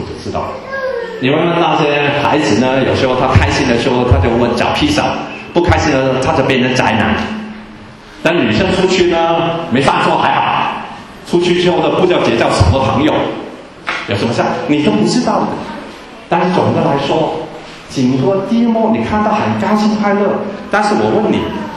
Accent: Guangdong, China; 我们广东人说一个女一个子，一个女一个子

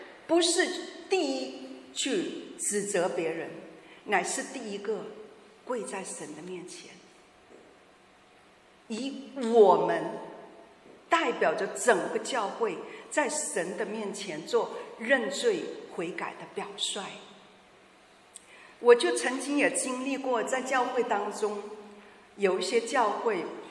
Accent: China; 父母，我们中国人的这种家庭的文化，我们需要纠正

